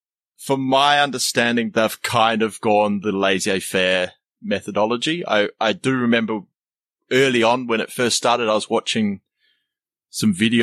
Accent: Adelaide, South Australia, Australia; I'm from Adelaide, which is a small, about 1.2 million people, city

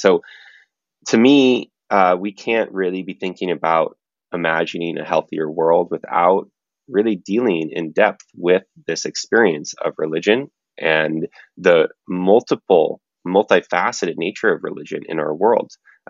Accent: Berkeley, California, United States; I grew up in Berkeley, California, and I would say I've gone on probably a deeper dive around religion than most people that I know.

